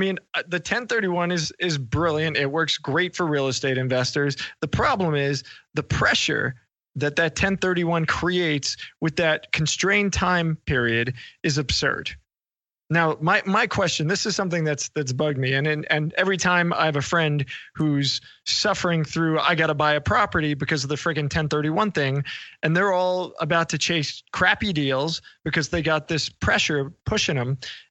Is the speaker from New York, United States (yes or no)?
yes; New York, United States; I grew up in New York, man.